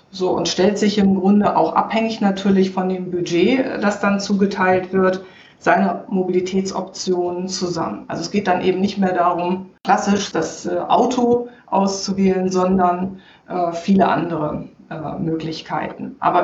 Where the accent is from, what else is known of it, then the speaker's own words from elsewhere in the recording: Northern Germany, Germany; Moin Moin, rufe ich einfach mal zurück. Ich bin ja Norddeutsche, also passt zu meinem Wortschatz.